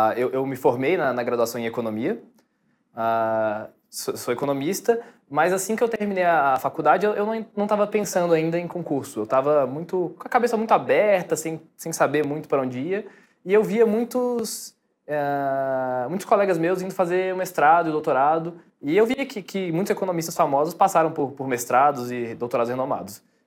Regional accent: Brasília, Federal District, Brazil; also born or lived in Rio de Janeiro; Eu estava morando no Rio, voltei para Brasília, para casa dos meus pais, eu sou de Brasília

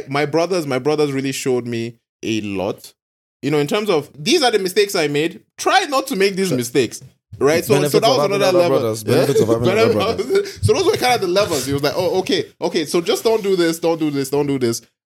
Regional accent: London, United Kingdom; born there; So for me, I was born in Hammersmith, West London.

